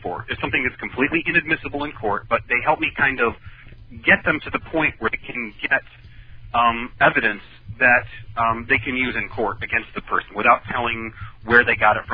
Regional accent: Chicago, Illinois, United States; because most people that know that I'm from Chicago, they ask, do you work with, you know, any of the famous cases that are coming around in the Chicago area?

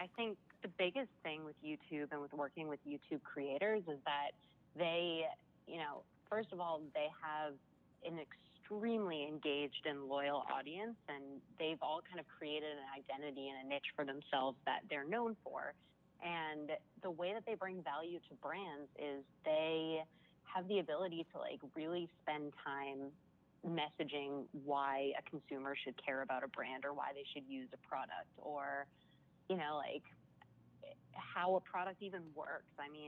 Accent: Boston, Massachusetts, United States; now in Los Angeles, United States; So I grew up in the Boston area, and I actually moved out to LA when I graduated from college and wanted to work in entertainment.

